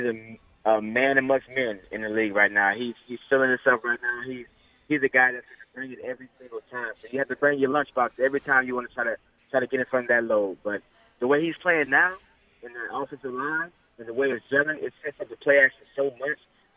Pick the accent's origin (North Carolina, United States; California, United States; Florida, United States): Florida, United States; You know, we're both from Florida.